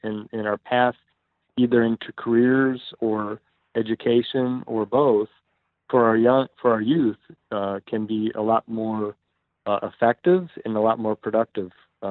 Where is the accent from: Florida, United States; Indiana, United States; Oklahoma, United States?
Florida, United States; I grew up in Florida.